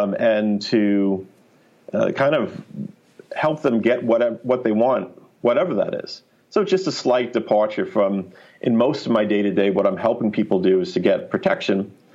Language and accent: English; New York, United States; So, I mean, I'm a New Yorker and I'm straightforward and I don't like to waste time or mince words.